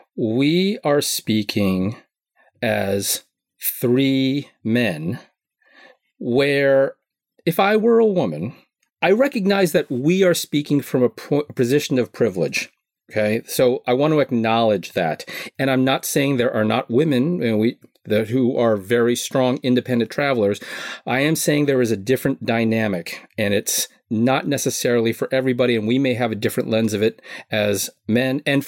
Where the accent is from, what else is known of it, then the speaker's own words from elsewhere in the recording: New York, United States; I grew up in New York. This is not new to me.